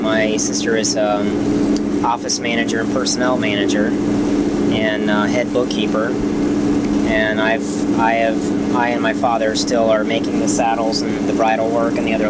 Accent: Danville, Virginia, United States; born there

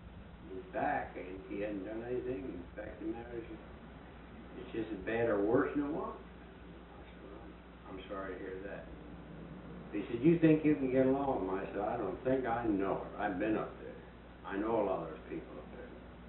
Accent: Dunedin, Otago, New Zealand; I said, yeah, I'm from Dunedin.

